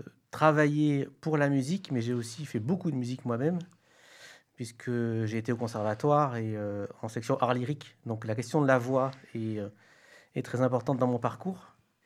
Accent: Provence-Alpes-Côte d'Azur, France; je me suis pointé au conservatoire de Toulon, puisque je suis originaire du Var.

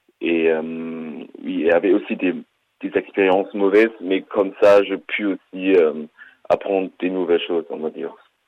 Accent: Dresden, Saxony, Germany; French is a second language; moved away as an adult; now in France; j'ai 20 ans. Je viens de Dresde, en Allemagne

